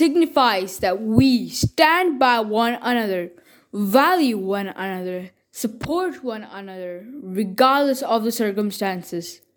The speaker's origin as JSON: {"language": "English", "country": "India", "said": "from India"}